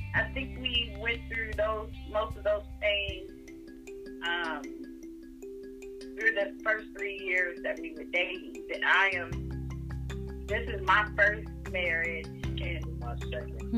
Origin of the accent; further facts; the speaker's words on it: Portland, Oregon, United States; born and raised in Portland, Oregon.